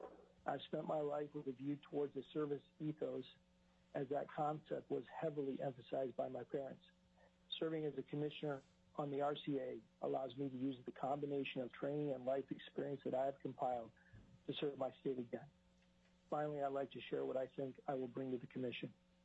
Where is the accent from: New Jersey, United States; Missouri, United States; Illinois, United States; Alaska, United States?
Alaska, United States; Fairbanks; One of the first things he said was how glad he was that I was from Fairbanks, and that the perspective I would bring as a result of being from there would be valuable to the commission.